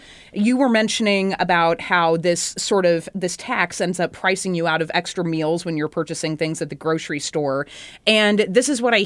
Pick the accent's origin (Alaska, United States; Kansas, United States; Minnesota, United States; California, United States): Kansas, United States; Shawnee; I grew up in Shawnee, which really is not that far out, right?